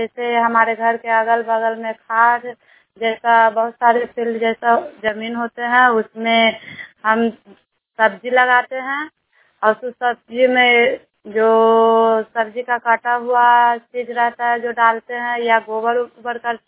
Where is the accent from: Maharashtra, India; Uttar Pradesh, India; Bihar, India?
Bihar, India; Nagarnausa; मैं नगर नौसा के रहने वाली हूँ और मैं समूह में सीएफ के पद पे काम करती हूँ।